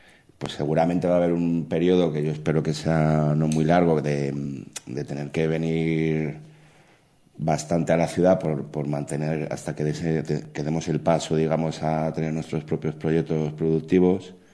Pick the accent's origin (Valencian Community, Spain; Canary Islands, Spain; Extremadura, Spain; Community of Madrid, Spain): Community of Madrid, Spain; Madrid; Es un tema de que somos de Madrid.